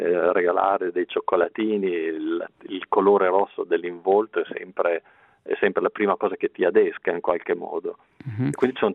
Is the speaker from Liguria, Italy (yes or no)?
no; Emilia-Romagna, Italy; io da Emiliano è un colore che ho nell'anima, ovviamente, perché rossa è stata questa regione